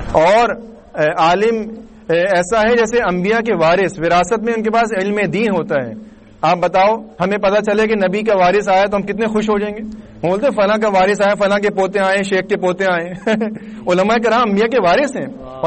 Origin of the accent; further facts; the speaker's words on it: Karachi, Sindh, Pakistan; میں کراچی سے آیا ہوں